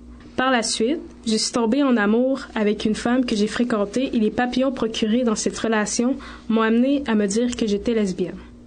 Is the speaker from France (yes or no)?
no; Quebec, Canada; j'ai 19 ans et je suis d'origine haïtienne. Je suis née ici au Québec et j'ai grandi en campagne avec ma mère principalement.